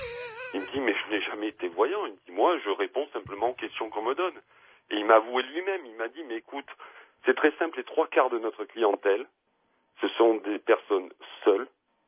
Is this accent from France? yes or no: yes; Provence-Alpes-Côte d'Azur, France; puisque je suis originaire de la Côte d'Azur